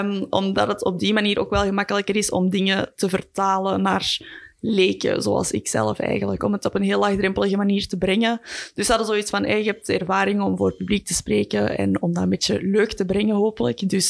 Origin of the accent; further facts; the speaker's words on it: Brasschaat, Flanders, Belgium; Ik kom zelf van Braschaat, dus dat was niet heel ver.